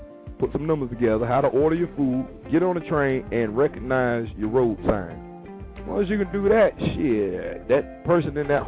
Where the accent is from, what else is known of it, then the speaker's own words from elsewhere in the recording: Tampa, Florida, United States; I'm from the South, I'm 813 Tampa Bay, Florida